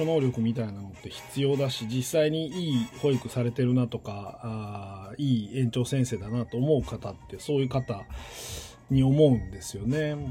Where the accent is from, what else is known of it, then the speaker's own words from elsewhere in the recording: Tokyo, Japan; now in Kansai, Japan; 東京帰ったら関西弁って言われるし、関東に住あの普段は関西に住んでるので標準語っぽく聞こえるだろうしと思うと